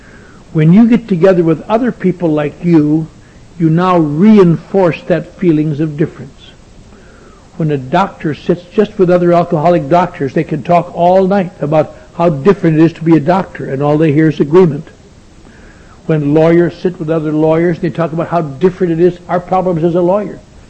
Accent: Eau Claire, Wisconsin, United States; I pretend to be sophisticated, but I'm from Eau Claire, Wisconsin, and here's all them movie stars.

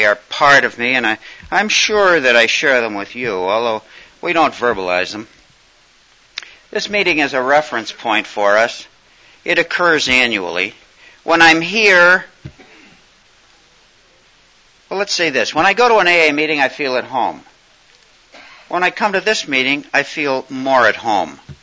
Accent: Chicago, Illinois, United States; I'm from Chicago.

